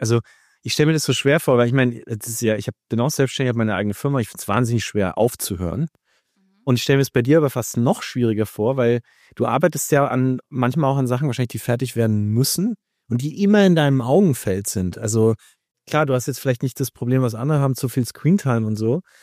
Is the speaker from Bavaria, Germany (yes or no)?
yes; Nuremberg, Bavaria, Germany; now in New York, United States; ich versuche immer die New Yorker Alltagshöflichkeit, Freundlichkeit mitzunehmen nach Nürnberg, wo ich herkomme.